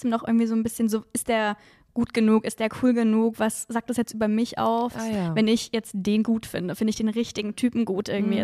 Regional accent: Freiburg, Baden-Württemberg, Germany; Also ich komme auch aus Freiburg, das habe ich euch vorhin erzählt.

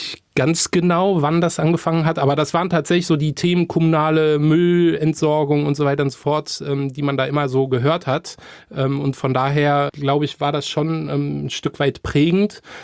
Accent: Trier, Rhineland-Palatinate, Germany; also born or lived in France; Ich bin gar nicht gebürtiger Trierer, sondern bin in Trier aufgewachsen, aber gebürtig komme ich tatsächlich aus Frankreich. Also bin so mit so einem deutsch-französischen kulturellen Rucksack quasi aufgewachsen.

